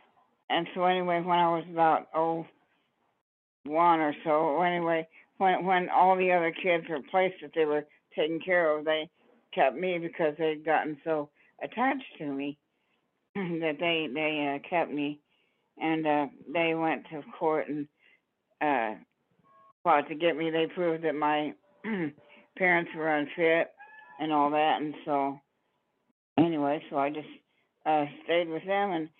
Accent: Wichita, Kansas, United States; also born or lived in Oklahoma City, United States; okay, I was born in Oklahoma City, but I guess my parents moved to Wichita when I was a baby.

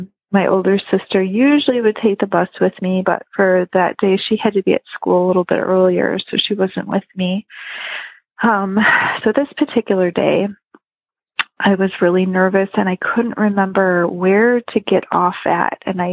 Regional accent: Chicago, Illinois, United States; born or raised there

